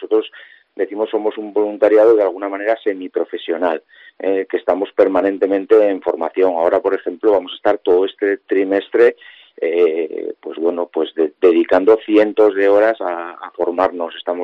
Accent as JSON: {"language": "Spanish", "town": "Marcilla", "region": "Navarre", "country": "Spain", "tie": "born or raised there", "said": "Yo creo desde crío siempre he participado pues en Marcilla, en mi pueblo, pero también allí donde me lo han pedido."}